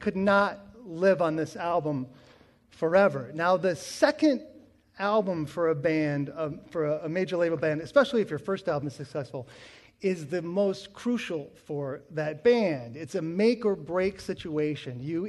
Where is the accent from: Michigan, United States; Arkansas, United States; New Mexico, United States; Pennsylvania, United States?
Michigan, United States; Grand Rapids; So I'm familiar with this area quite well. I'm from Grand Rapids, and my band … we recorded at Station C Studios, which is just down the street.